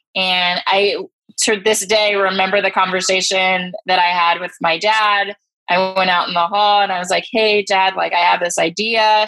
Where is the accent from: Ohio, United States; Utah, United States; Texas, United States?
Ohio, United States; Dayton; now in Atlanta, United States; Yeah, so I grew up in Dayton, Ohio. And I'm the youngest in my family. And so I grew up in Dayton.